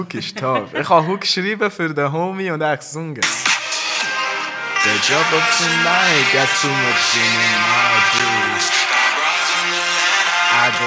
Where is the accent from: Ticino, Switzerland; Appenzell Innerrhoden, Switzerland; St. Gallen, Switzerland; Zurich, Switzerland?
Zurich, Switzerland; Wetzikon; Wir sind alle in Wetzikon aufgewachsen.